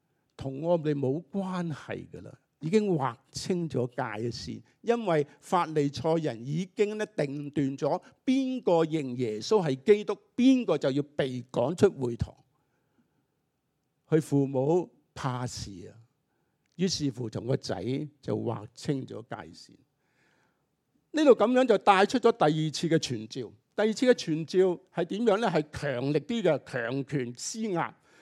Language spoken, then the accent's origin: Chinese; China; 似不似我们中国人所说